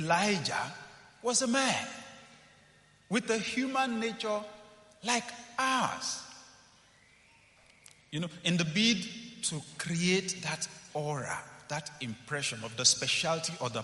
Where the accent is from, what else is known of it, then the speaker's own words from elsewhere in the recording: Nigeria; As a Nigerian, that's a bit foreign to me.